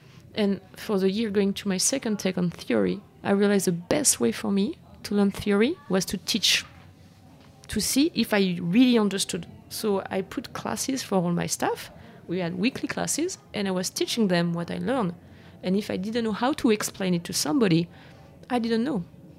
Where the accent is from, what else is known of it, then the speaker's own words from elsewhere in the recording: France; moved away; I'm from France.